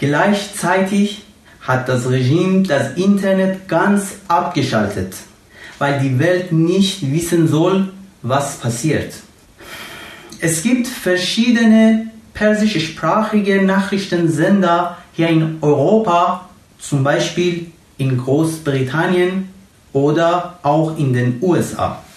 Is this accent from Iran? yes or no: yes; Iran; German is a second language; now in Germany; Ich bin ein junger Iraner und seit zwei Jahren Flüchtling in Deutschland. Seit 40 Jahren ist meine Heimat Geisel der Mullahs.